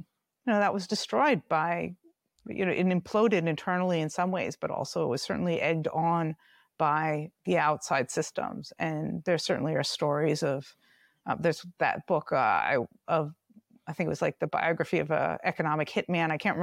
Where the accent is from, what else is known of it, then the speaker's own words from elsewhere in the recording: United States; Because I was growing up in America and that Yugoslavia was this like evil communist state